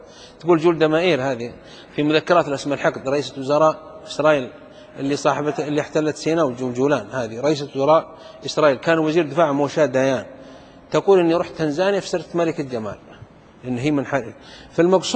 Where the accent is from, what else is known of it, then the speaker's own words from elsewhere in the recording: Saudi Arabia; يقولون في بلدة عندنا في السعودية كانوا ينبهون على الناس